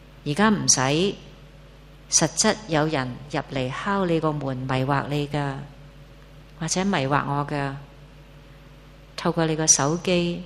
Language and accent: Cantonese; Hong Kong; born there; 我们生在香港真的没有什么迫害可言